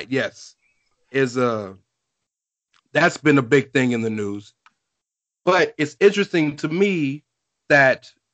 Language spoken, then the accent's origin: English; the South, United States; All four of us are from the South.